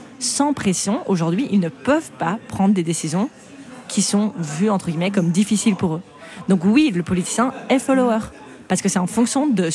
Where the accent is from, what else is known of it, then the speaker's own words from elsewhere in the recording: Belgium; Et moi, je suis belge.